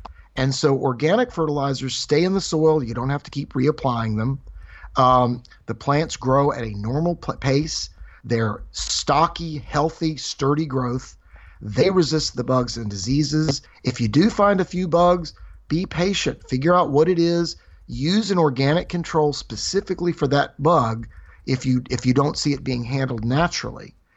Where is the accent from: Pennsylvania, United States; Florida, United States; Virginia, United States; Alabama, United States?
Virginia, United States; Roanoke; Well, I grew up in Roanoke, Virginia, and my father had a garden